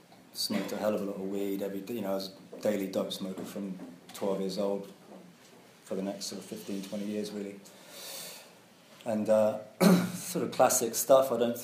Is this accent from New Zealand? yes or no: yes; New Zealand; born there; I come from an interesting, sort of culturally interesting family. And it's a mixed-race family. I was born in New Zealand and my brother and sister were Maori.